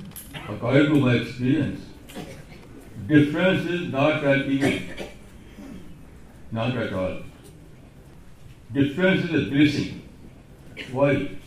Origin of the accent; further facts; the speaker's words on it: India; born there; So I always live with shukr that I was born in India.